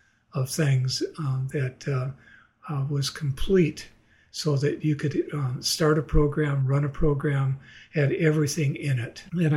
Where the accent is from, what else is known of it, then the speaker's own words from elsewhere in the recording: St. James, Minnesota, United States; now in Northfield, United States; I grew up in St. James.